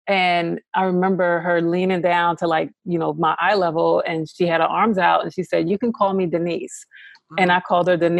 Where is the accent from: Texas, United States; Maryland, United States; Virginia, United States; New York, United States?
New York, United States; So from birth until about almost 4 years old, I was raised by a white foster family who took me in New York. I was born in New York